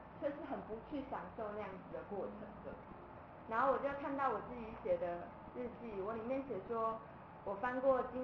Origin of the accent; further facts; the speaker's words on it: Taipei, Taiwan; 那我更可以说是一个道道地地的城市乡巴佬。从小到大，我是在台北长大，台北念书。